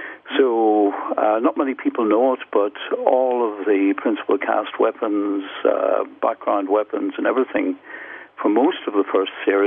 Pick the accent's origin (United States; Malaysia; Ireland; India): Ireland; So being Irish, I want a little bit of Irishness into the series.